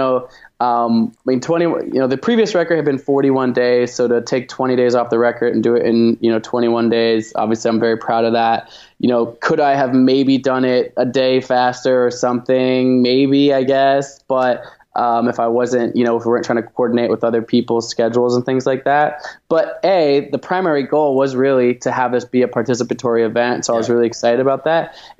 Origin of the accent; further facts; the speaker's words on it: Portland, Oregon, United States; I grew up in Portland, Oregon.